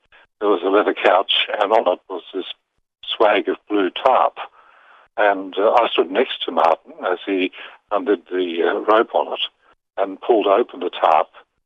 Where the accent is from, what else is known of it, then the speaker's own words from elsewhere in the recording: Java, Indonesia; English is a second language; now in Kununurra, Australia; I come from Java, Indonesia. I was raised by Javanese village women.